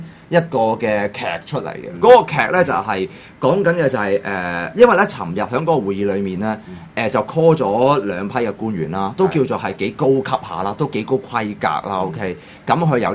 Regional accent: Hong Kong; first language yue; 我哋唔会要求，我哋唔会要求我哋香港人。

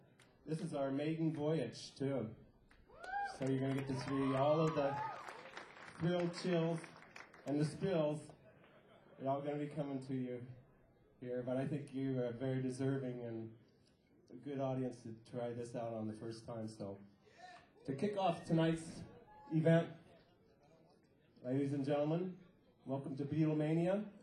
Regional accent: Phoenix, Arizona, United States; I grew up in Phoenix and like when 64, when I first heard

